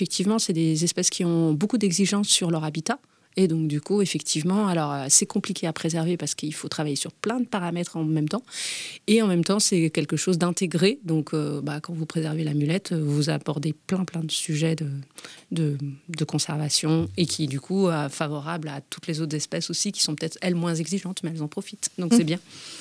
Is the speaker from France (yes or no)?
yes; Brittany, France; Et chez nous, en fait, en Bretagne, on a quand même maintenant 29 rivières où il y a au moins une mulette.